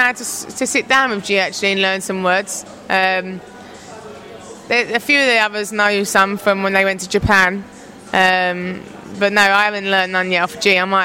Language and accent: English; North West England, United Kingdom; accent: Scouse; Oh, my old Scouse accent.